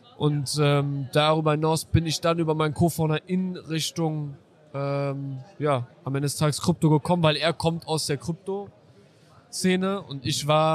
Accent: Düsseldorf, North Rhine-Westphalia, Germany; ich komme eigentlich aus Düsseldorf, bin 26

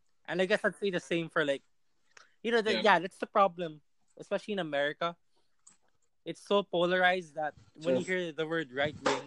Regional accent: Philippines; We are in a very Catholic country. Yeah. So you have two choices as a teenager growing up in Filipino society: embrace Catholicism

